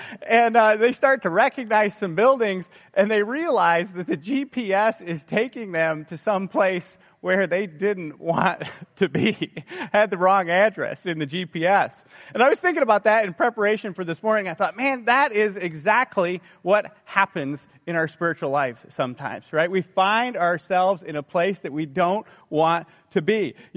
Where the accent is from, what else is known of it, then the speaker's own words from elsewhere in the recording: Midwest, United States; You know, I am from the Midwest, and we just don't have as much traffic up there and not so many roads